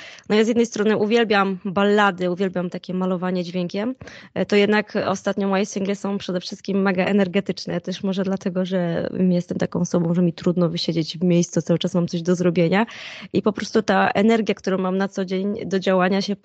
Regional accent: Sędziszów Małopolski, Subcarpathian Voivodeship, Poland; now in Gdańsk, Poland; teraz od wielu, wielu lat mieszkam w Gdańsku, ale pochodzę z Podkarpacia i właśnie tam mój dziadek mnie uczył grać na skrzypcach, tam stawiałam swoje pierwsze kroki

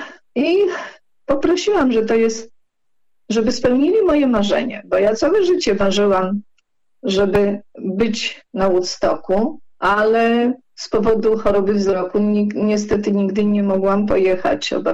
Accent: Warsaw, Masovian Voivodeship, Poland; jestem warszawianką od 6 roku życia, więc raczej warszawianką, bo gdzieś po drodze się rodzicom urodziłam, ale jestem z Warszawy, znam Warszawę bardzo dobrze

